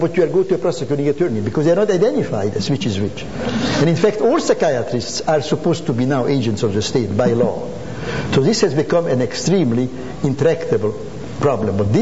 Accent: Hungary; English is a second language; Even when I grew up in Hungary, 1920s, 1930s

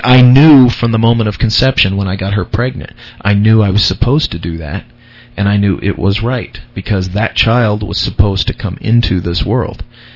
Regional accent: California, United States; I grew up in the California suburbs and stuff like that.

